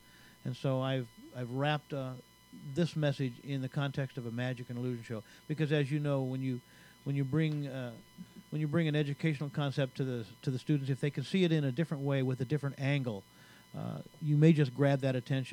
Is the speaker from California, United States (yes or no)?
no; Bend, Oregon, United States; I was born and raised in Bend, Oregon, and at the tender age of 14, I performed my very first show.